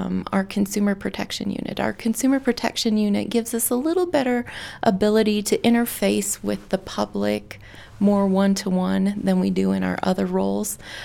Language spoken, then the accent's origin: English; Wyoming, United States; growing up in Wyoming, well aware of our history with women's rights and being the first state to recognize women's right to vote